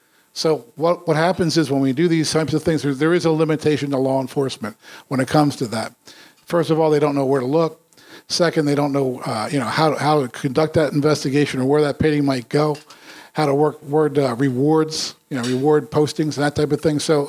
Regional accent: Philadelphia, Pennsylvania, United States; Like, I'm from Philadelphia

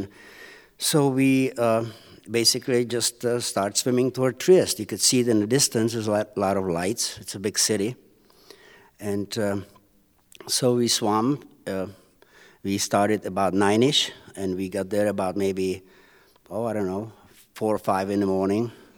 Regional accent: Karlovy Vary, Karlovy Vary Region, Czechia; I'm from Karlsbad, Karlovy Vary, by German border.

